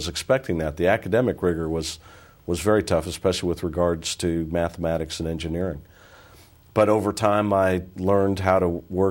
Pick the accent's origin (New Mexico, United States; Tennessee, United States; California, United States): California, United States; Redwood City; also born or lived in Mono County, California; Well, I was born in Redwood City, California, and I lived there for about 12 years or so, spent some time on and off in San Francisco, but for the most part it was Redwood City.